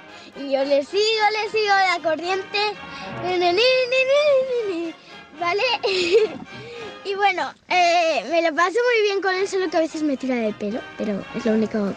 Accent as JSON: {"language": "Spanish", "town": "Esparreguera", "region": "Catalonia", "country": "Spain", "said": "Hola, … … de Esparraguera."}